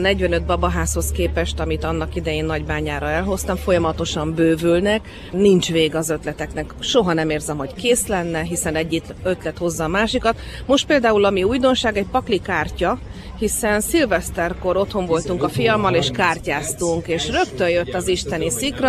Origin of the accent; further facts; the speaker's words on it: Tolna, Hungary; Én Tolna megyében nőttem föl